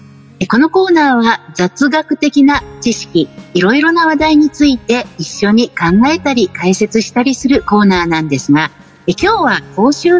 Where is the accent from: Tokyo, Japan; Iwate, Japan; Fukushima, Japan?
Tokyo, Japan; 私は、東京生まれ、東京育ちで